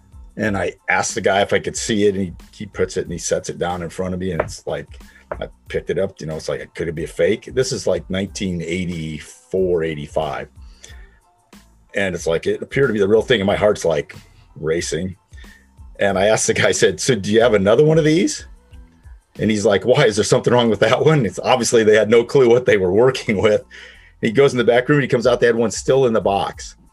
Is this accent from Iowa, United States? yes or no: yes; Des Moines, Iowa, United States; I'm from Des Moines, Iowa.